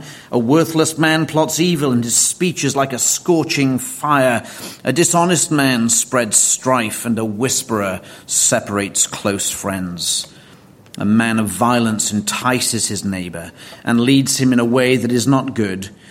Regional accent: Wales, United Kingdom; now in United States; My brother and I, both of whom are Welsh, living in America, received this text today.

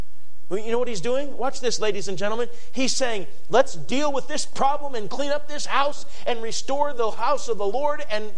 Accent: Minnesota, United States; I grew up in Minnesota, so I understand that.

